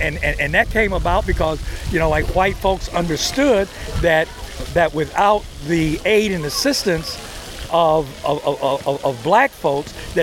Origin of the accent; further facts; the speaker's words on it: Buffalo, New York, United States; Because, you know, I'm coming from Buffalo, New York, into San Antonio, Texas.